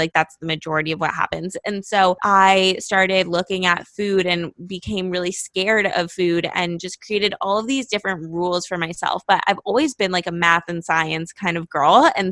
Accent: Los Angeles, California, United States; now in Miami, United States; And right now I live in Miami, but I'm from Los Angeles. So I moved here recently.

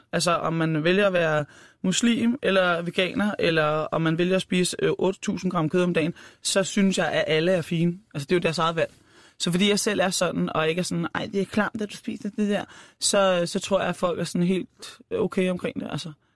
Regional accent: Lyngby, Capital Region of Denmark, Denmark; Jeg er fra Lyngby, jeg har selvfølgelig set en bondegård og sådan noget der, men jeg har ikke været inde og se en ko blive slagtet.

